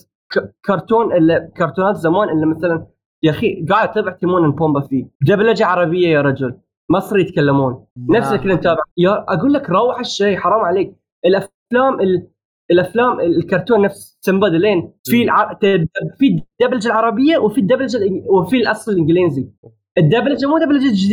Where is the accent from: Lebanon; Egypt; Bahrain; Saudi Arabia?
Bahrain; ممنوع كان عندنا في البحرين